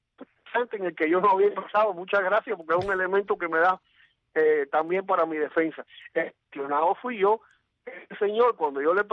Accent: Cuba; mis derechos ciudadanos como cubano

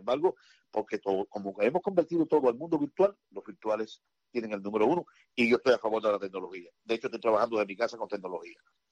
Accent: Manicaragua, Villa Clara, Cuba; desde Manicaragua, mi pueblo natal

